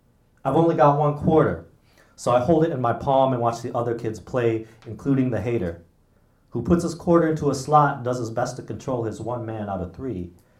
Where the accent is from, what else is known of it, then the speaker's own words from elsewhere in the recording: Minnesota, United States; You know, I come from Minnesota